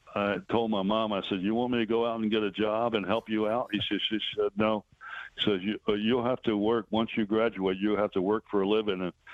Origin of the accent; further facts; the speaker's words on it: Baltimore, Maryland, United States; That was in Baltimore, my hometown.